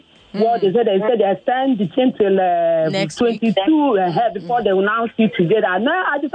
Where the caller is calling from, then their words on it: Ijebu-Ode, Ogun, Nigeria; I'm calling from Ijebode.